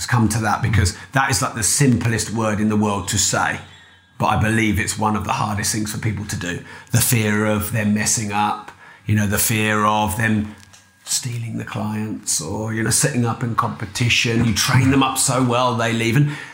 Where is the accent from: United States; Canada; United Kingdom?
United Kingdom; Peterborough, East of England; Now, I'm from Peterborough.